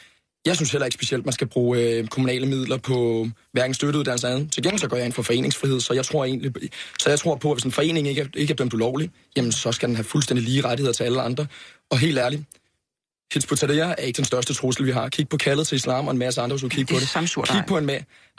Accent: Copenhagen, Capital Region of Denmark, Denmark; Jeg er opvokset inde på Blågårds Plads

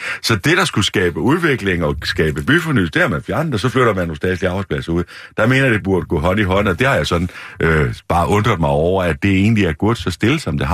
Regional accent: Faaborg, Region of Southern Denmark, Denmark; hvis man tager en by som Forborg på Fyn, hvor jeg kommer fra

